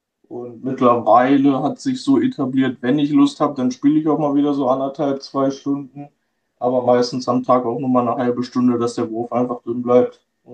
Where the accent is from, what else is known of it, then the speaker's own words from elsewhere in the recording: Algermissen, Lower Saxony, Germany; Ich komme aus Algermissen. Das ist 10 Minuten aus Hildesheim entfernt.